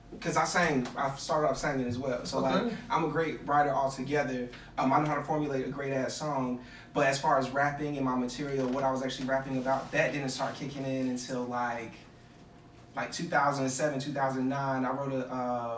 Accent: Fayetteville, North Carolina, United States; also born or lived in Miami, Florida; Maybe when I was like 10, I moved here to North Carolina. So I was born in Miami, raised in Fayetteville, North Carolina.

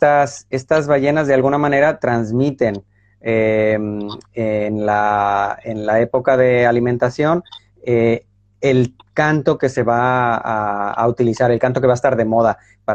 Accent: Mexico; Yo no soy mexicano, me crié en México.

